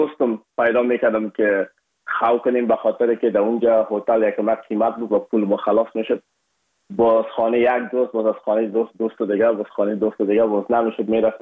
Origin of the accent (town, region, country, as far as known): Afghanistan